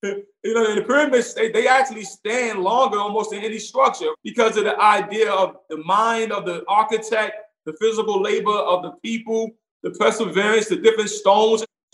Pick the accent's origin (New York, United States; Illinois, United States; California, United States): New York, United States; Sometimes in America, where I grew up in Brownsville and in Park Hill, you may see a guy pull out a weapon